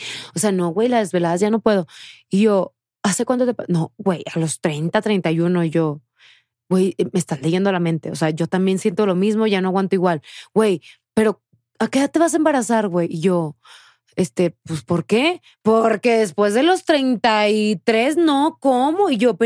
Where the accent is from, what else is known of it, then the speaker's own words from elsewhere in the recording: Tamaulipas, Mexico; moved away as an adult; Yo no, yo lo viví apenas me fui de Tamaulipas. O sea, hace 7 años